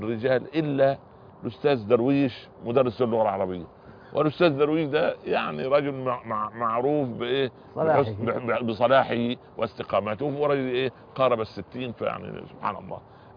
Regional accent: Upper Egypt, Egypt; أنا جيت من الصعيد مولانا إلى القاهرة ولقيت الملابس القصيرة

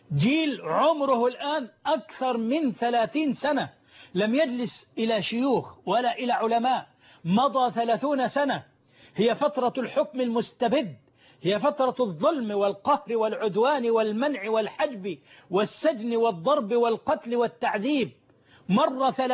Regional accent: Egypt; وعندنا في مصر بالذات متخصصون في إصدار المسميات والألقاب

